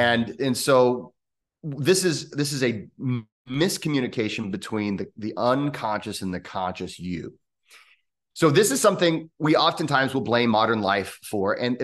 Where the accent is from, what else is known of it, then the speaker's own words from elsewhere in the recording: United States; accent: American English; I'm an English professor. Like, I'm really good at this one language. And it's American English.